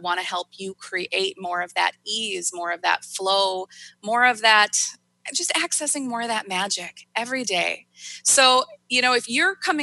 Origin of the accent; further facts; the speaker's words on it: Minnesota, United States; I'm from Minnesota.